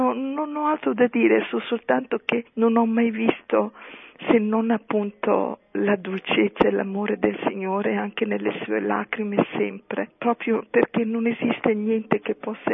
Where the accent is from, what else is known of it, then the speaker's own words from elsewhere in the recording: Sicily, Italy; andavo in colonia dalle mie parti, io sono siciliana